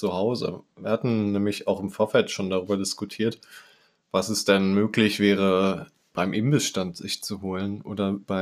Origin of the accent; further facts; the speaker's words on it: Düsseldorf, North Rhine-Westphalia, Germany; In Düsseldorf, wo ich herkomme